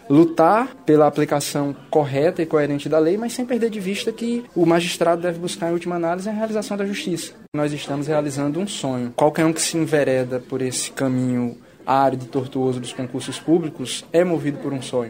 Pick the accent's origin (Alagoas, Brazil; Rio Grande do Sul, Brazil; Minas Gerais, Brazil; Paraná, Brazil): Alagoas, Brazil; Arapiraca; Eu que sou natural de Arapiraca